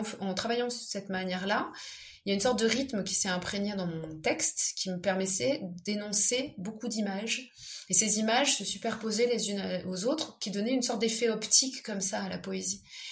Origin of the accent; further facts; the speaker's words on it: Southwest France, France; comme je viens du sud-ouest de la France, j'avais en tête un parler régional